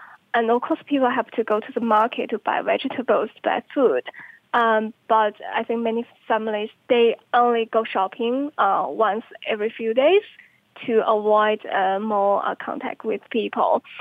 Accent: Tianjin, China; now in Beijing, China; So I went home to my hometown in Tianjin, very close to Beijing.

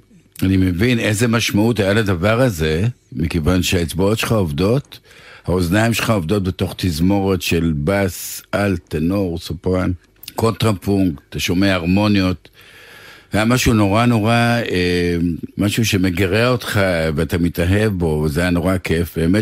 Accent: Northern District, Israel; באתי בתור מקיבוץ בריטי אי שם בצפון, ושמעתי הרבה מאוד … ושמעתי הרבה … וכאילו גדלתי בתרבות קצת שונה

